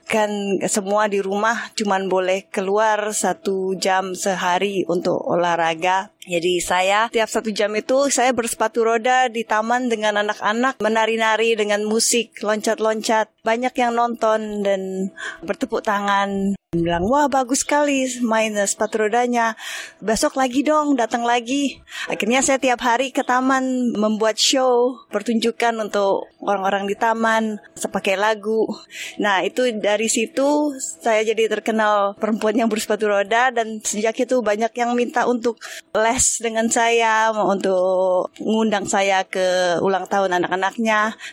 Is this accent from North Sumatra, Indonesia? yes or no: no; Jakarta, Indonesia; now in Melbourne, Australia; Saya berasal dari Jakarta dan pindah ke Melbourne tahun 98 saat kerusuhan. Lalu sudah di Melbourne 25 tahunan.